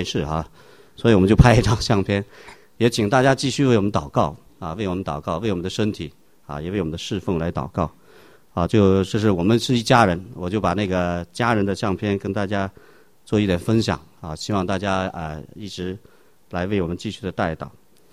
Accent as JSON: {"language": "Chinese", "region": "Ningxia", "country": "China", "tie": "born or raised there", "also_born_or_lived": "Hunan / Urumqi", "said": "我原来是从小在宁夏长大虽然是湖南人，但是爸爸妈妈支边去宁夏，是在宁夏长大，有很多回族的朋友"}